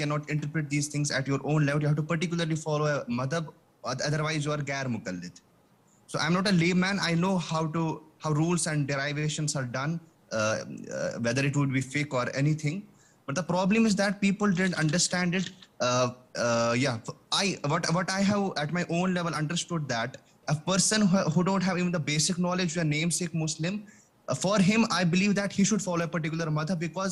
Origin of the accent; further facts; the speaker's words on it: Srinagar, Jammu and Kashmir, India; basically I'm from Srinagar. It's a place in Kashmir.